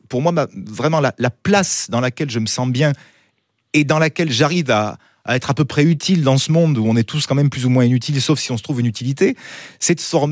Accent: Southern France, France; en tant que méridional... qui vraiment adore la culture de son pays, de sa région

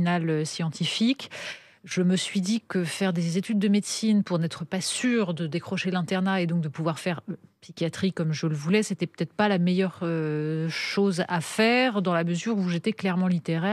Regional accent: Deuil-la-Barre, Île-de-France, France; also born or lived in Paris; Je suis née à Paris, mais j'ai grandi à Deuil-la-Barre.

